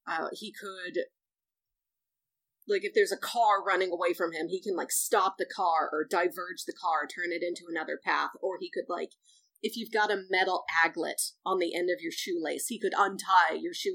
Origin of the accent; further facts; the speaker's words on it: St. Louis, Missouri, United States; it's not directly based on my hometown of St. Louis, but I know, like, this is the only place I've ever lived.